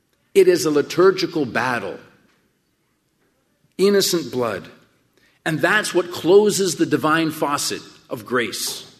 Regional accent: Canada; I'm up from Canada originally.

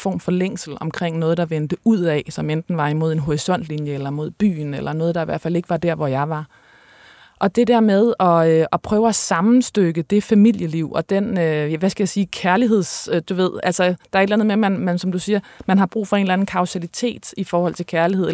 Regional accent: North Denmark Region, Denmark; Ja, jeg er vokset op i Thy primært alene med min mor, og i virkeligheden i et relativt provincielt liv

